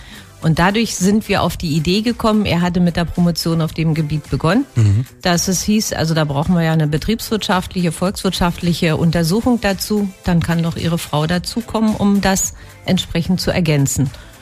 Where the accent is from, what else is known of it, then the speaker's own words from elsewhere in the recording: Brandenburg an der Havel, Brandenburg, Germany; also born or lived in Genthin; Stadt Brandenburg an der Havel seit 1966 nicht nur mein Lebensmittelpunkt, sondern es ist meine Heimat geworden. Ich bin ja in Gentin, heute Sachsen-Anhalt, geboren und bin dann aufgrund des Todes meiner Mutti mit meinem Vater und meinem Bruder nach Brandenburg an der Havel gezogen